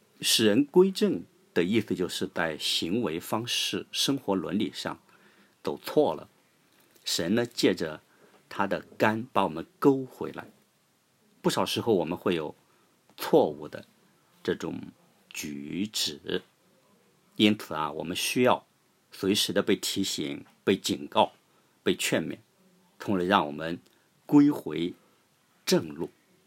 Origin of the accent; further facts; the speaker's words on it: China; 我们中国人也常说啊